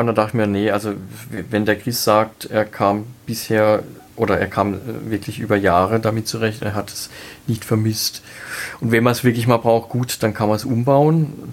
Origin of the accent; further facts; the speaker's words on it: Baden-Württemberg, Germany; accent: Baden; Aber als Badener hat man, normalerweise sagt man, als Badener eher so bl und d.